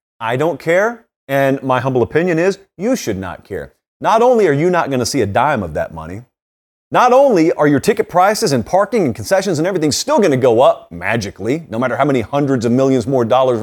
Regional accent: the South, United States; I was raised in the South. I was raised to not exactly view that Golden Dome in the most endearing of fashions.

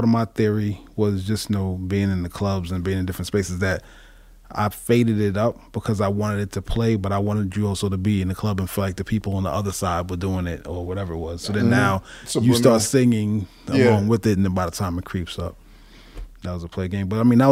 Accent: Queens, New York, United States; at that time my parents lived Brooklyn Heights, but then I grew up in Queens mainly. Northside, Jamaica, Queens, Cambridge Heights.

